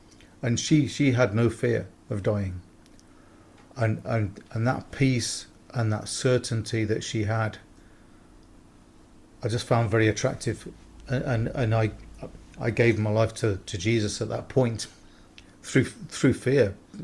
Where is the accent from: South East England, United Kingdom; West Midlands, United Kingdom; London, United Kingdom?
West Midlands, United Kingdom; Nuneaton; And my hometown, which is in Nuneaton in Warwickshire